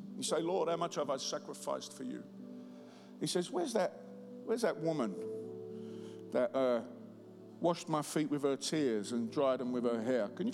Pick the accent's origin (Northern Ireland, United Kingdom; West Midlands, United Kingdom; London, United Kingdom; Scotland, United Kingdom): London, United Kingdom; accent: Cockney; I'm a Cockney ex-junkie gangster, simply. Can't speak very well, look weird, got a mad background